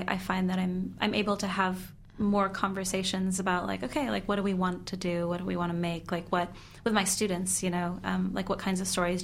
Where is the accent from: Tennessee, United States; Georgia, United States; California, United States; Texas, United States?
California, United States; Los Angeles; I grew up in Los Angeles, and I was working in Boston and New York quite a bit.